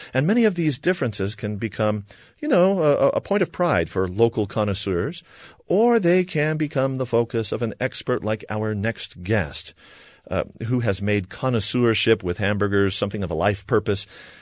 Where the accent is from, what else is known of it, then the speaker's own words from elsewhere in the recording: San Diego, California, United States; now in Salt Lake City, United States; he came up to visit me here in Salt Lake City. We're from San Diego.